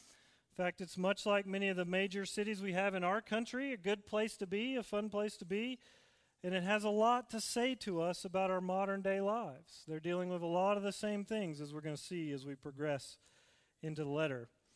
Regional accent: Northeast, United States; I am from the Northeast, though. I can't deny it. I'm a Yankee at heart. Sorry.

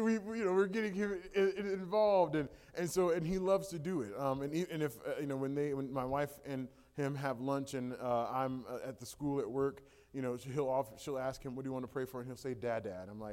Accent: Washington, District of Columbia, United States; So I'm originally from Washington, D.C. Moved here about 4 years ago with my wife, Tiffany.

